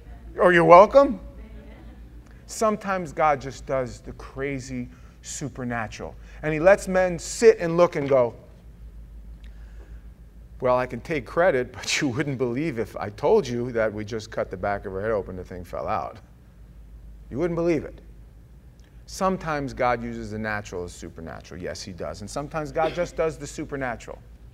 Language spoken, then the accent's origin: English; New York, United States; now in Florida, United States; when I first moved down to Florida in 1988, and you went into a store and, hey, I'm from New York.